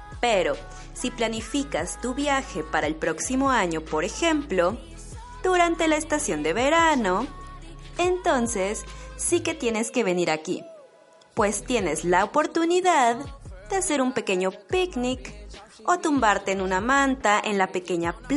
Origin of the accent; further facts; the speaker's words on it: Mexico; now in Germany; una mexicana viviendo en Alemania